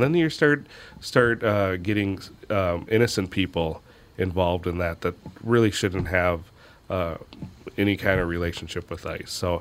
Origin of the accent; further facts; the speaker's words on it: India; born there; moved away; I'm adopted from India.